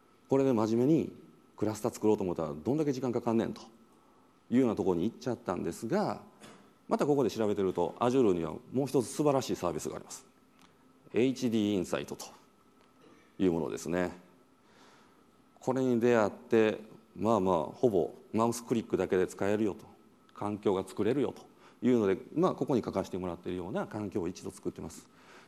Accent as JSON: {"language": "Japanese", "region": "Kansai", "country": "Japan", "accent": "Kansai", "said": "僕実は関西人でっていうか分かってはると思うんですけどね、言葉遣いから、関西人なんで渋谷っておしゃれな街かなと思って"}